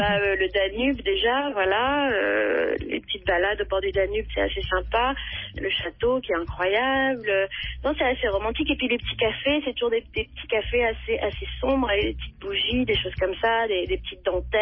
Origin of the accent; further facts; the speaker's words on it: France; Moi, je suis française, j'ai l'habitude des cafés parisiens